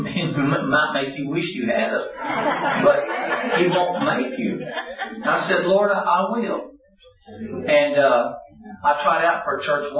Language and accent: English; Dallas, Texas, United States; I grew up in Dallas.